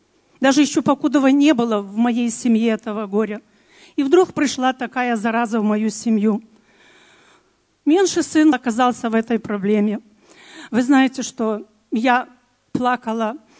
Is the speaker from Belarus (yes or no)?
yes; Belarus; Я из Белоруссии